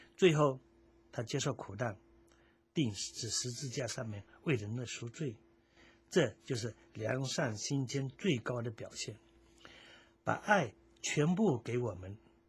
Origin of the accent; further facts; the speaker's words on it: China; 我们中国人对挑担的印象不会陌生，哎，现在在山区的农家仍然要靠这个扁担来做搬运的这种工具。